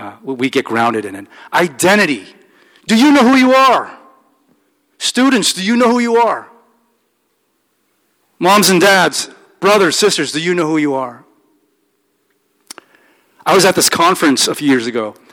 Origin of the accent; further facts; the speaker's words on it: Brockton, Massachusetts, United States; from Brockton, Massachusetts, a blue-collar town